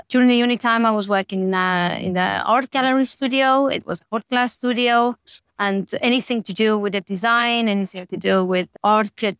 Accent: Estonia; English is a second language; I grew up in Estonia in a little university town, even not by the seaside.

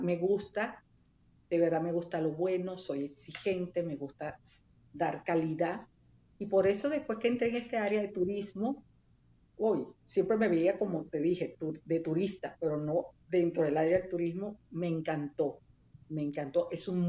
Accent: Venezuela; now in Bonaire; soy de Venezuela, nací en Venezuela, ya tengo 6 años viviendo aquí en Bonaire

